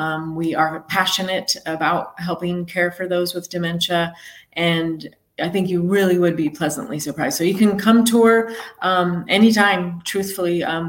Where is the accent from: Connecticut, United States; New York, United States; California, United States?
California, United States; we grew up actually on the West Coast in Southern California. So we're all beach people, but I'm like, I can't afford to live in California anymore.